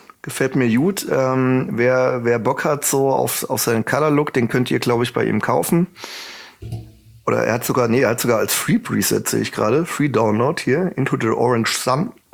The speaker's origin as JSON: {"language": "German", "region": "Thuringia", "country": "Germany", "tie": "born or raised there", "said": "in den Thüringer Wald reist, dann denkt auch ein bisschen an mich, das ist meine alte Heimat. Ich kenne dort fast jeden Winkel"}